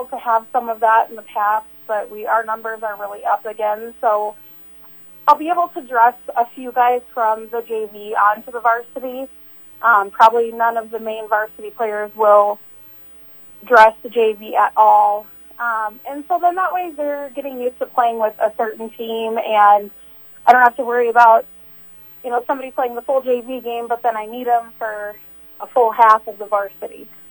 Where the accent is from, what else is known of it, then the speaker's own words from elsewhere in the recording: Yankton, South Dakota, United States; I grew up in Yankton, so I played soccer in Yankton from like 14 years old to 19